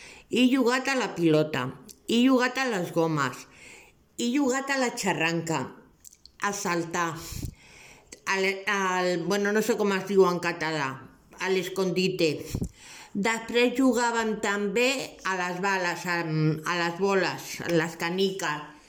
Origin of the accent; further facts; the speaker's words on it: Barcelona, Catalonia, Spain; tinc 64 anys i sóc de Barcelona.